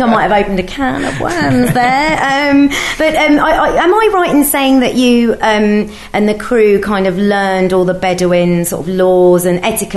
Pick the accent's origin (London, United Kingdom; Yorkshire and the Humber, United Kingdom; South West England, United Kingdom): London, United Kingdom; born there; being Arabic myself, obviously, I was born in London, but I have Arabic sensibilities